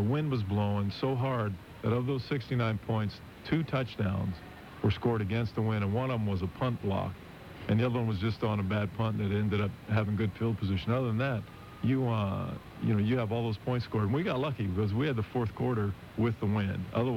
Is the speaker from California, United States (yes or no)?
no; Pennsylvania, United States; growing up outside of Pittsburgh. So I grew up a Steeler fan